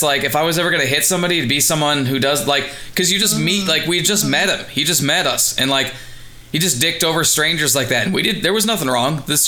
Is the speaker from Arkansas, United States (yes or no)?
no; Indiana, United States; Because I was thinking, like, we're from Indiana, so I was thinking racing, like Daytona.